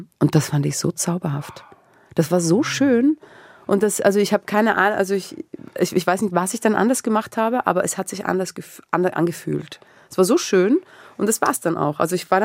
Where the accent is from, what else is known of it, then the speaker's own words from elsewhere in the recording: Breitenfurt, Lower Austria, Austria; Ich komme aus Breitenfurt und ich musste nach Wien reinfahren.